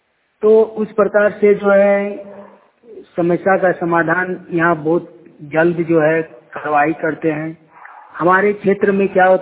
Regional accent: Jharkhand, India

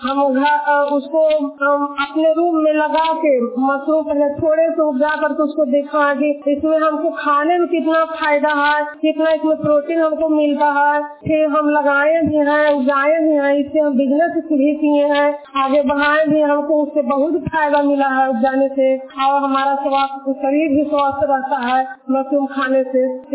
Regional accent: Goprain, Bihar, India; मैं ग्राम गोपराइन की रहने वाली हूँ और मेरा प्रखंड नाबीगंज है और पंचायत मेरा नौरा है।

